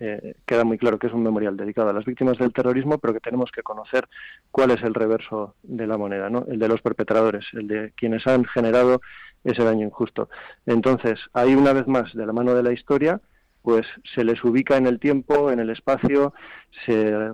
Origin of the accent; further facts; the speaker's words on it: Basque Country, Spain; somos vascos, vivimos en el País Vasco, y es una visión desde aquí